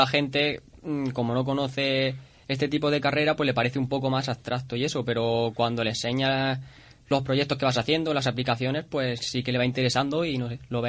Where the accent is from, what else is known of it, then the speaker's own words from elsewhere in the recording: Moratalla, Region of Murcia, Spain; Sí, efectivamente, porque yo soy de Moratalla.